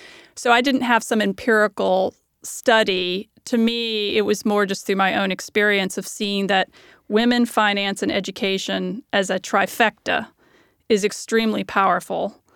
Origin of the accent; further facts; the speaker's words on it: the South, United States; And I will say it's true. I'm from the South.